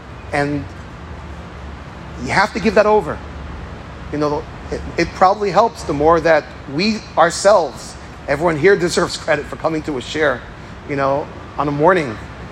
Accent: London, United Kingdom; These are not just nice manners because we grew up in London and this is things we do.

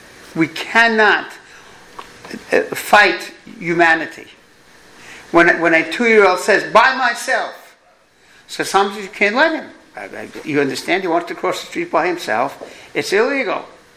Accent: New York, United States; accent: New York; Yeah, because they made fun of my New York accent.

